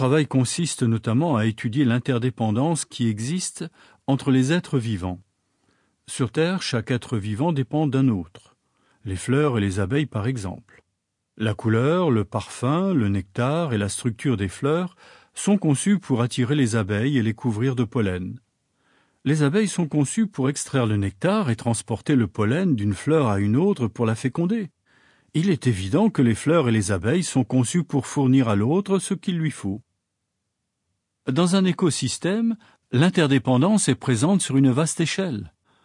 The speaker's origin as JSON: {"language": "French", "town": "New Paris", "region": "Ohio", "country": "United States", "tie": "born or raised there", "said": "j'étais fasciné par les plantes et les animaux que je voyais dans les ruisseaux et les étangs près de chez moi, à New Paris, dans l'Ohio, aux États-Unis."}